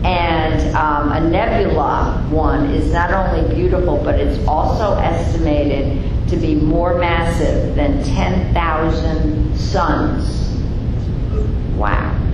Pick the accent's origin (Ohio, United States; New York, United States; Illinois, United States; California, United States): New York, United States; Bronx; Okay, because I hadn't, but I'm from the Bronx. You don't see many stars or nebulae in the Bronx.